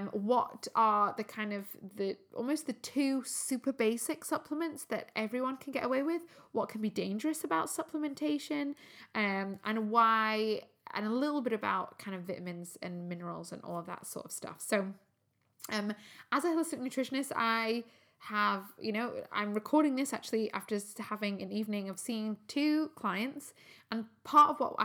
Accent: Newcastle, North East England, United Kingdom; accent: Geordie; I grew up in Newcastle and my Geordie accent isn't that great.

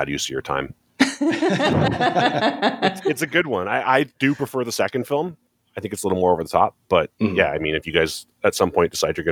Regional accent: Ontario, Canada; I grew up in Ontario, Canada, just on the other side of the border.

